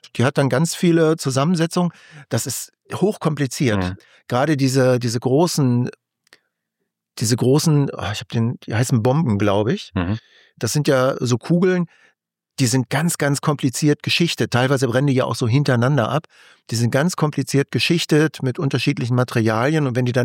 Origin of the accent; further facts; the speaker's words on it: Lower Saxony, Germany; Ich bin ja Niedersachse.